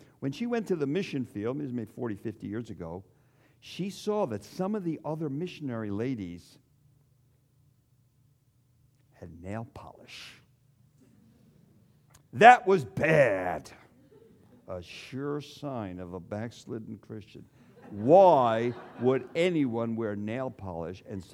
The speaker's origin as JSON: {"language": "English", "region": "East Coast", "country": "United States", "tie": "born or raised there", "said": "I was raised on the East Coast, and 40, 50 years ago, you had to have a tie and a jacket in church."}